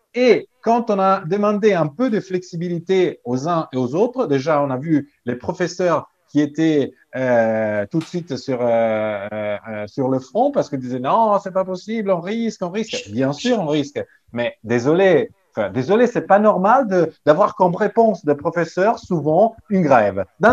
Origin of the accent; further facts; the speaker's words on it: Bergamo, Lombardy, Italy; French is a second language; en l'occurrence à Bergame, qui est ma ville natale